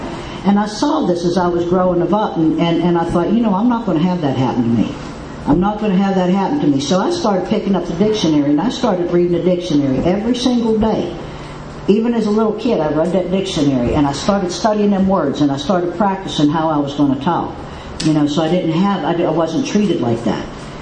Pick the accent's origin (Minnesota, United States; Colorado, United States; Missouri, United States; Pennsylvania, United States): Pennsylvania, United States; And so I was adopted off the reservation. I was raised by a white family 25 miles southeast of Pittsburgh, Pennsylvania.